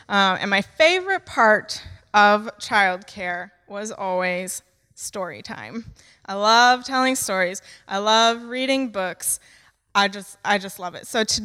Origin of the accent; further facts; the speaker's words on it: Arizona, United States; If you don't know what part of America I am from, I'm from the western side of the states, from a place called Arizona.